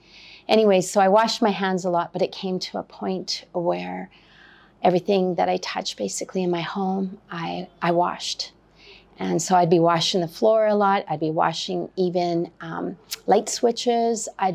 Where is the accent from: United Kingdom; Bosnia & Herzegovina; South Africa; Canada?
Canada; I'm 58 years old. I'm from Canada.